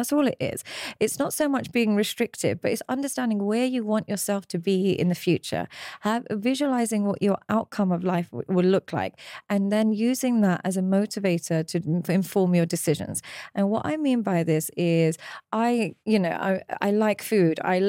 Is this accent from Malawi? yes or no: no; Pakistan; I'm Pakistani. I'm from a different culture and so on and so forth.